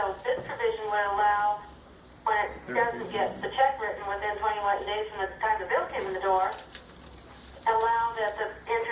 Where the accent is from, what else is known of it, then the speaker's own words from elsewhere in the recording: Fairbanks, Alaska, United States; Could I speak to that? … from Fairbanks.